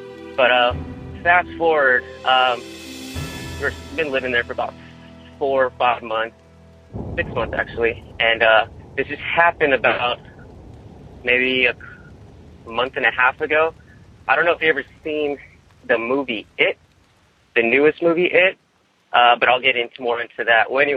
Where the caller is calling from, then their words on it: Mentone, California, United States; Well, I come from Mentone, California, kind of a little ways down from going up Forest Falls and a road to get to Big Bear.